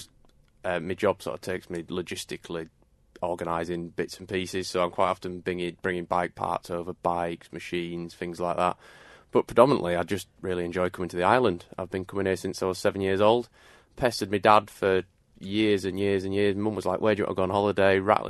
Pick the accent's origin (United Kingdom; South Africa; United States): United Kingdom; Yorkshire and the Humber; I'm from North Yorkshire, England, but live right over on the west side of North Yorkshire.